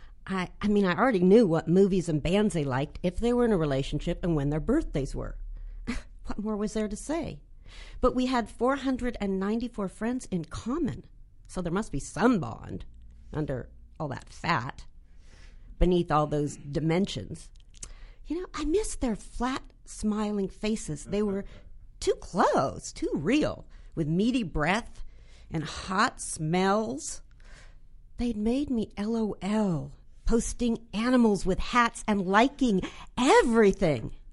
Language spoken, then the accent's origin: English; Los Angeles, California, United States; I'm from the Hollywood Hills.